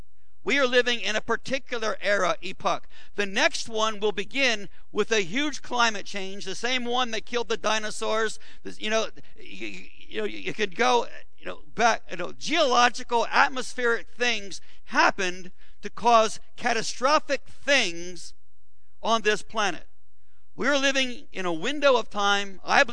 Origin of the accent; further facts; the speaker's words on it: Milford, Delaware, United States; I grew up down in Delaware, you know, Milford.